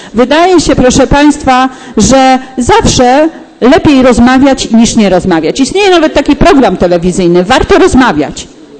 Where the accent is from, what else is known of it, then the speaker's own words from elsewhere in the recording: Poznań, Greater Poland Voivodeship, Poland; w roku 1973 Smochowice, do których się wprowadzałam jako dziecko, też były w większości terenem zielonym.